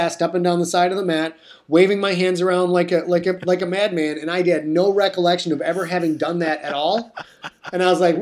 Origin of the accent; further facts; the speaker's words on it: Cheboygan, Michigan, United States; I grew up in Sheboygan.